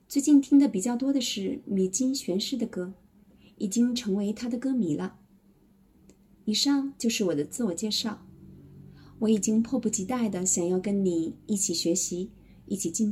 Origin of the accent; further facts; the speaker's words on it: Harbin, Heilongjiang, China; Japanese is a second language; now in Nanchang, China; 私の出身地はハルビンというところで、中国北方の都市であり、氷の城と呼ばれています。一年のうち半年ぐらいは冬です。とっても寒いところです。日本の北海道に相当します。今は中国の江西省の南昌市で住んでいます。